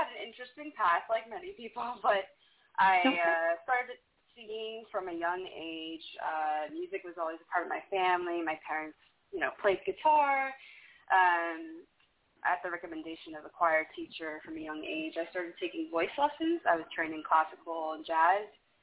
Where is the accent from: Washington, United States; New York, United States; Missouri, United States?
Washington, United States; Seattle; I'm originally from Seattle.